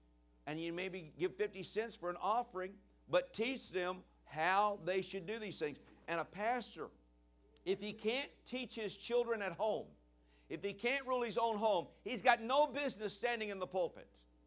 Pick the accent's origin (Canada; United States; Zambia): United States; Richmond, Virginia; I came from Richmond. You can't ask my father now. He's passed away. But you could go back to Richmond, Virginia, where I came from.